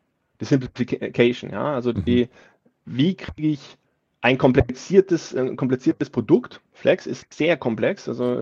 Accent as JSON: {"language": "German", "country": "Sweden", "second_language": "German", "said": "also ich komme aus Schweden"}